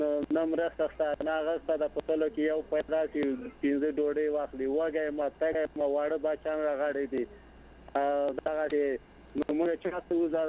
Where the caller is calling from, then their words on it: Baghlan, Afghanistan; له بغلان مې درته زنګ وهله ده